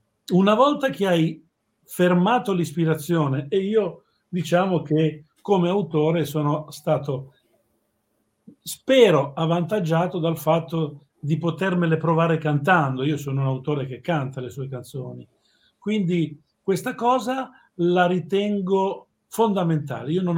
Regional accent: Liguria, Italy; per tutti noi che siamo cresciuti in Liguria e in qualche maniera ci sentiamo schivi, ma al tempo stesso anche fieri, no? di essere cresciuti in questa

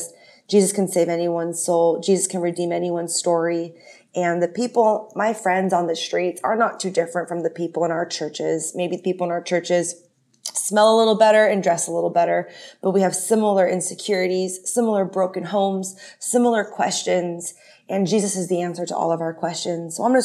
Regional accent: San Francisco, California, United States; Well, I'm originally from San Francisco.

